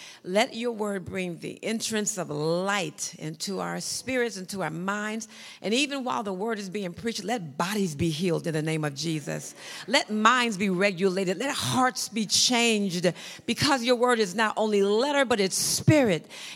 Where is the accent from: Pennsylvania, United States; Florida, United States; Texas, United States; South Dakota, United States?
South Dakota, United States; Sioux Falls; I told you I'm from South Dakota, where God lives too, Sioux Falls. It's a great place.